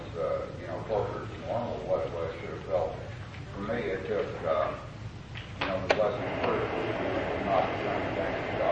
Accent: Woodland, Missouri, United States; I was raised in Woodland, Missouri, and I was living in Woodland, Missouri.

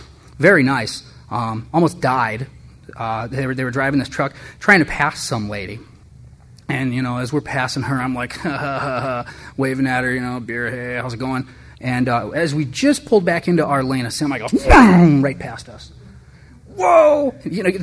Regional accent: United States; I'm an American, damn it, and I can drink.

